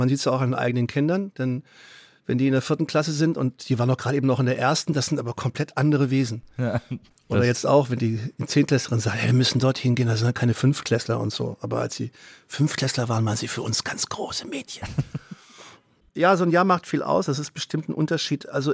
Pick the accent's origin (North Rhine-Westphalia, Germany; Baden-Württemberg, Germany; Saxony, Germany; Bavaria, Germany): Baden-Württemberg, Germany; Gerlingen; wenn ich dann in meinem Heimatort Gerlingen bin, der 20.000 Einwohner wirklich sehr, sehr klein ist